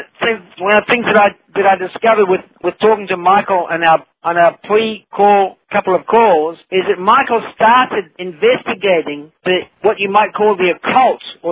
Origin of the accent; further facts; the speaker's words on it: New Zealand; I grew up in New Zealand and had some very big Maori mates